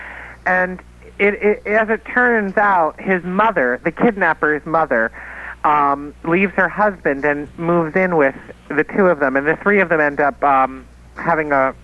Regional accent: Philadelphia, Pennsylvania, United States; I'm originally from Philadelphia. They're like Philadelphia hillbillies.

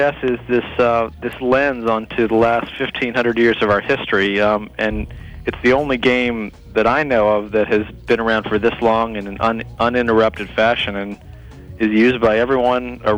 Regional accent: Cincinnati, Ohio, United States; Yeah, I grew up in Cincinnati, and I'm coming back to do a reading

